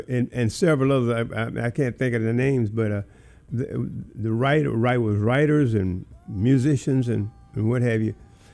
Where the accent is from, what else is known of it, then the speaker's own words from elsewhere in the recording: Memphis, Tennessee, United States; also born or lived in Holly Springs, Mississippi; Well, I'm from Holly Springs, Mississippi. I grew up in Memphis. I graduated from Booker T. Washington